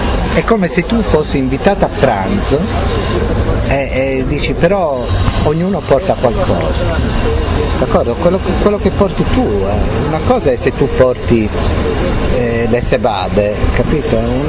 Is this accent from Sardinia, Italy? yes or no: yes; Sardinia, Italy; Io sono di quelli che portano la sebada.